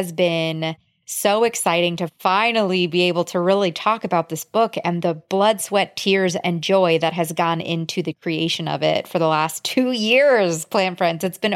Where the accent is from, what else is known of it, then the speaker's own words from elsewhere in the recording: New York, United States; So I'm from New York.